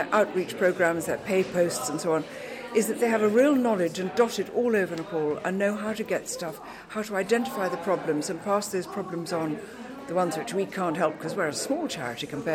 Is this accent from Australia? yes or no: no; Hong Kong; also born or lived in India / Malaya; I was born in India and brought up in Hong Kong and Malaya, as it was then.